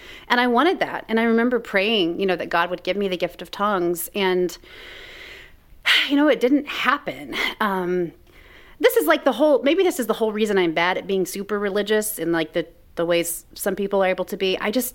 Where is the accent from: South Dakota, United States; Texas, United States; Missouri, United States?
Missouri, United States; Kansas City; So I grew up in Kansas City, Missouri. But if you've ever been to Kansas City, it's like there's a Kansas side and a Missouri side.